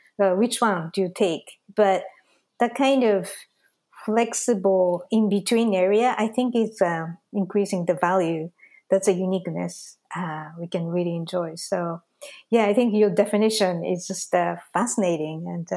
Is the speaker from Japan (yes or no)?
yes; Japan; I was born and raised in Japan.